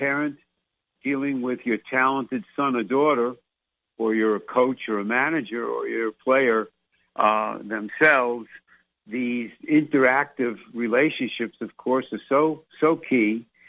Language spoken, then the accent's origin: English; Massapequa, New York, United States; my hometown that I played Little League, Massapequa, Long Island, we made the World Series.